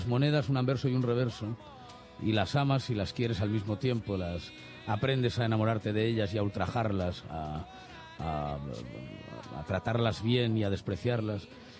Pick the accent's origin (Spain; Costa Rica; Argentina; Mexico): Spain; Santander, Cantabria; also born or lived in Madrid; Soy cántabro, soy de Santander. La leyenda dice efectivamente que nací en Madrid, pero por pura equivocación.